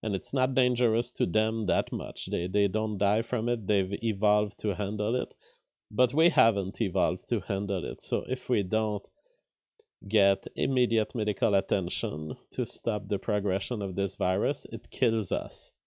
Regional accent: Quebec, Canada; I'm from Quebec, and I was proud of Quebec, and I was one sovereignist Quebecois.

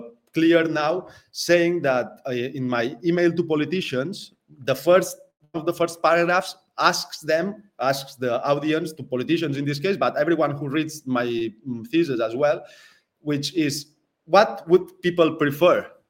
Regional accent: Spain; It was addressed to politicians directly because I realized I'm from Spain, so I started sending.

